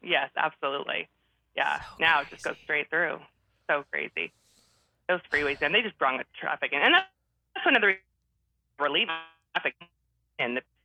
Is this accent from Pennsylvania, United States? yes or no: no; Idaho, United States; you've done a really great job setting up shop in Idaho, you know, and this is my hometown. This is everything.